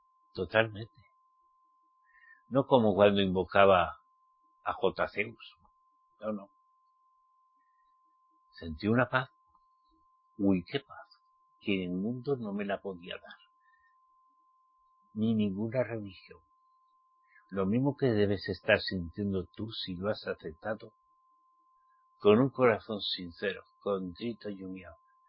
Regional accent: Spain; Pero yo soy español. Él me ha enviado a los españoles. ¿Entiendes? Yo hablo muy bien el castellano.

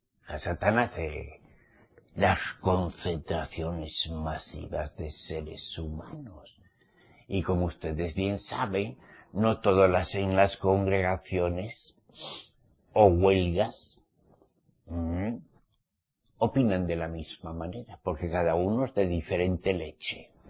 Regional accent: Spain; Jesús, en mi tierra, en España, se llama chuchín.

